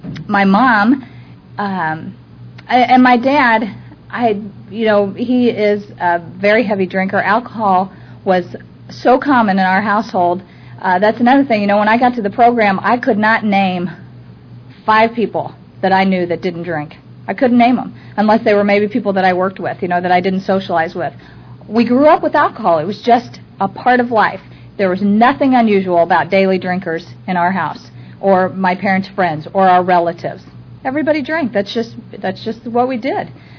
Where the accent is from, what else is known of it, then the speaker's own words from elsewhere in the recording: Kansas City, Missouri, United States; I was born and raised in Kansas City, so there was the fear in me.